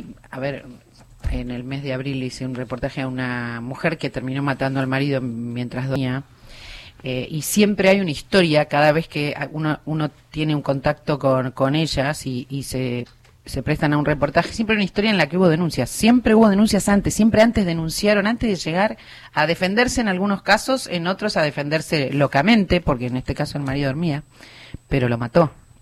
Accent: Argentina; Soy quejosa, pues soy argentina

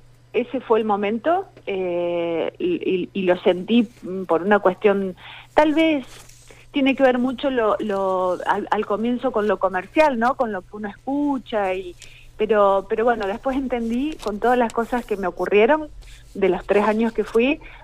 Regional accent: Villa María, Córdoba, Argentina; moved away; soy de Córdoba, de Villa María. Hace 24 años que estoy acá, 24, 25 años.

